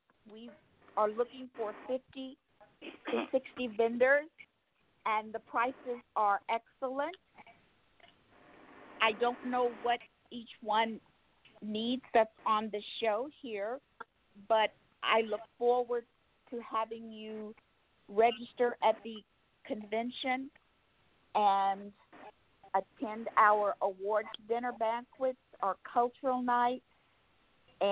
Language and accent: English; California, United States; now in Greensboro, United States; I moved here in North Carolina in January of 2019, and I'm from California.